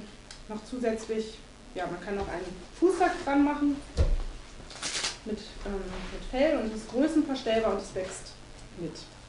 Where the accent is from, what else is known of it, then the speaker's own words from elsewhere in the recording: Bremen, Germany; Ich komme eigentlich auch aus Bremen.